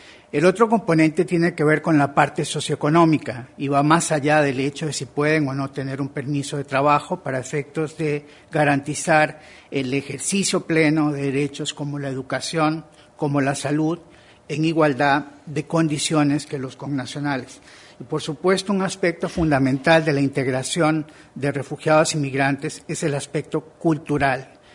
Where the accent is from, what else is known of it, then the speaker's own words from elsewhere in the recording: Costa Rica; para mí es de doble complacencia, en tanto como costarricense. No solamente vengo de un país, al igual que el suyo, que históricamente ha recibido a personas refugiadas y migrantes